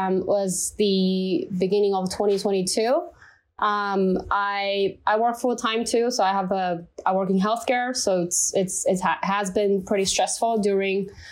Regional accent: China; English is a second language; moved away as an adult; now in United States; So because in China, I'm from China. We just didn't really speak English at all.

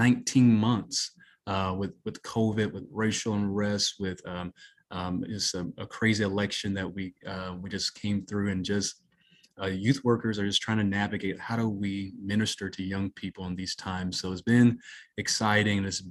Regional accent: Georgia, United States; I'm originally from South Georgia, so there's a little Southern boy within me.

